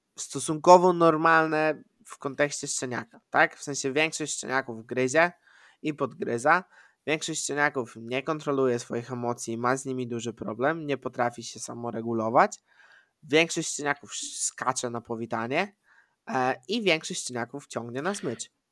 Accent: eastern Poland, Poland; Tak, ja jestem ze wschodu

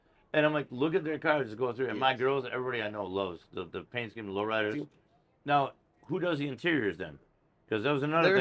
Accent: Milwaukee, Wisconsin, United States; I told you, like, we're from Milwaukee, Wisconsin.

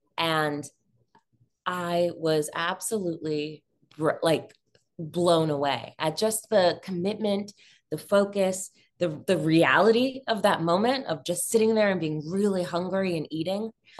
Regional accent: New York, United States; In some ways, I think I'm very lucky. I grew up in New York.

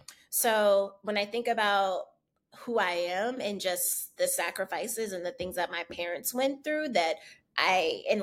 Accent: Tampa, Florida, United States; born there; I know that I want better for myself than like the poverty I was born into in Tampa

